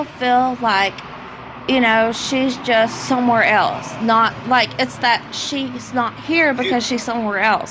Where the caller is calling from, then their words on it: Texas, United States; Texas. Oh, East Texas.